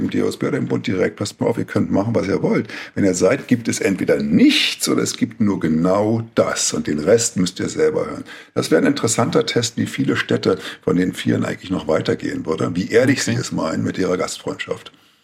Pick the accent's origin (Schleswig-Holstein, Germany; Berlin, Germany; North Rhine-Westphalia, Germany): Berlin, Germany; Insbesondere in meiner Heimatstadt Berlin